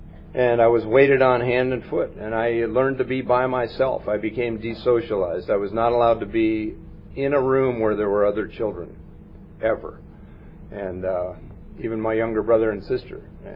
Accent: Huntington, New York, United States; born there; also born or lived in Western Pennsylvania; I was born in Huntington, Long Island, New York.

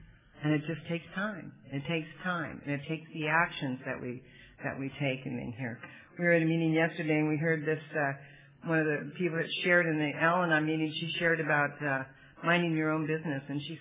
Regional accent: Chicago, Illinois, United States; born there; I was born in a family, you know, from Wisconsin. In Chicago, I was born in Chicago

